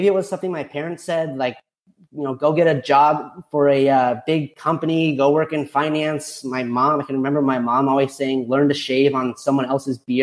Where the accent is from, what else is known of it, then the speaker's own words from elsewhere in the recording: Park City, Utah, United States; And I grew up on the West Coast. I grew up in Park City, Utah. So like to ski and a lot of snow